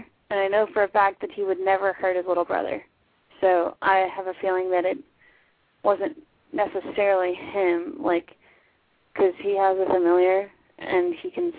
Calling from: Texas, United States; Oh, Texas.

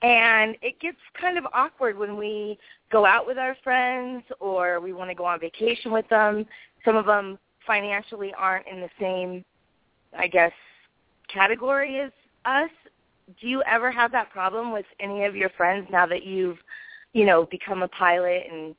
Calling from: Arizona, United States; Hey. Good. I'm calling from Arizona

